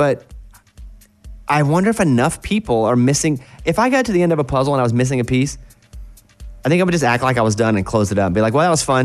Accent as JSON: {"language": "English", "region": "Arkansas", "country": "United States", "said": "I find when I go home for a while to Arkansas, I come out of home with my accent back a little more because I relax."}